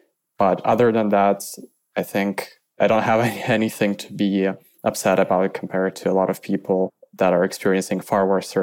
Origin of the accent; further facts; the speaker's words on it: Kyiv, Ukraine; English is a second language; now in Lviv, Ukraine; I am originally from Kyiv. I mean, saying originally at this point sounds weird because I've always lived there. I've recently only moved to Lviv when the invasion started.